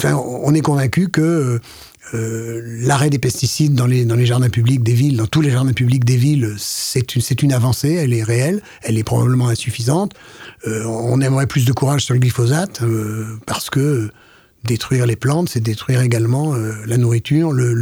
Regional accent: France; Mais les causes chez nous, en France, on le sait bien

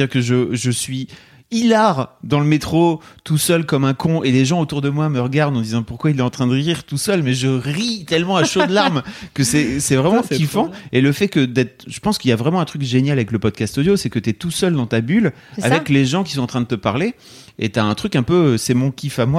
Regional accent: Neuville-en-Ferrain, Hauts-de-France, France; Moi, je viens de Neuville-en-Ferrin dans le 59.

